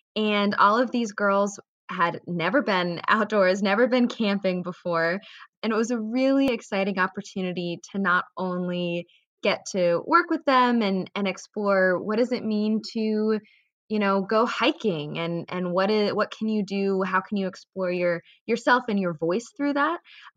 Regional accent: Baltimore, Maryland, United States; Growing up in Baltimore City, there aren't a ton of opportunities for that.

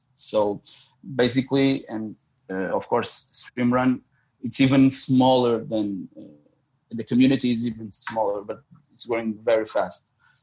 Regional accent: Lisbon, Portugal; English is a second language; 30K south of Lisbon, my hometown

